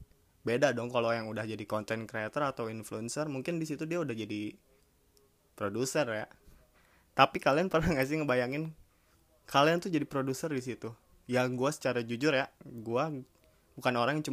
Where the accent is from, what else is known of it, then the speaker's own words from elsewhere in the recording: Bandung, West Java, Indonesia; born there; Gue lahir di Bandung tahun 97, tepatnya tanggal 9 bulan September.